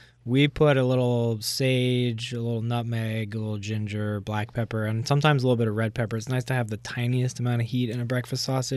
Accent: England, United Kingdom; born there; I was born in England, and we had what was called English bangers and these chipolatas

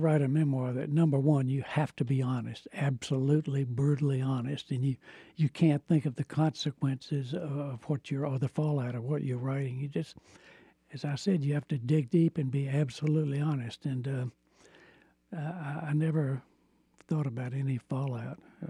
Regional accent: the South, United States; And perhaps I'm a traitor to my roots. I don't know, but that's, I was from the South, but not of the South.

